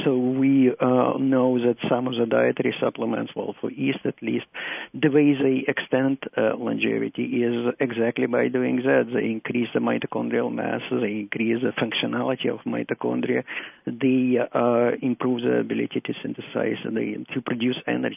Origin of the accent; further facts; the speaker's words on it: Russia; also born or lived in Netherlands; now in Canada; Originally from what used to be a Soviet Union, now called Russia.